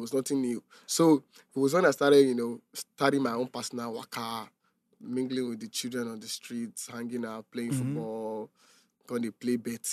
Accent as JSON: {"language": "English", "town": "Ketu", "region": "Lagos", "country": "Nigeria", "tie": "born or raised there", "said": "My environment, I grew up in Ketu, but I wasn't like a Ketu child."}